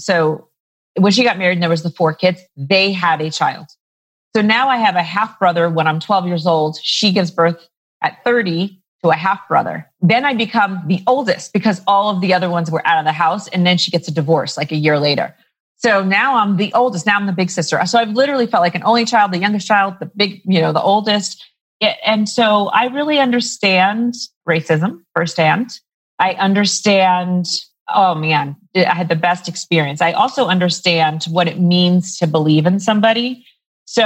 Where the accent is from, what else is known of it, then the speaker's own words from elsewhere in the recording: New York, United States; moved away as an adult; now in Denver, United States; No, I'm from New York originally. And I came out here for my doctoral program, actually.